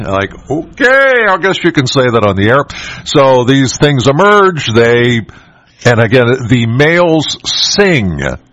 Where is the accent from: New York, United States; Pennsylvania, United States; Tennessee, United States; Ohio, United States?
Pennsylvania, United States; Penns Valley; I said, okay, I'm from Penns Valley. What about Penns Valley?